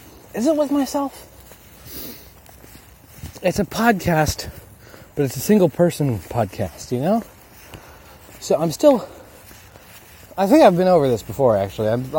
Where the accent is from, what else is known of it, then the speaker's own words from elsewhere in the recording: United States; Because I'm American!